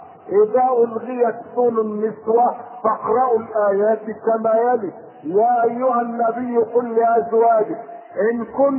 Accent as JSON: {"language": "Arabic", "country": "Egypt", "said": "الذي يفخر به الناس عندنا في مصر"}